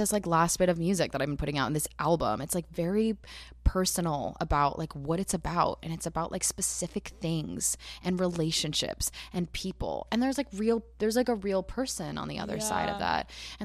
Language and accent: English; New Jersey, United States; And I'm from Jersey. I love to party.